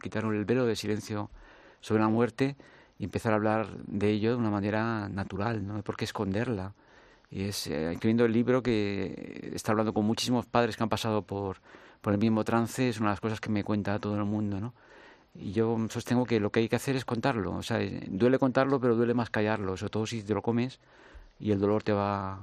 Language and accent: Spanish; Madrid, Community of Madrid, Spain; also born or lived in New York, United States; yo soy de Carabanchel